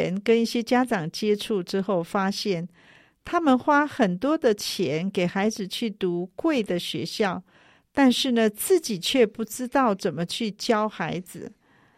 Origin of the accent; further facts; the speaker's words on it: China; 我们中国人说"易子而教"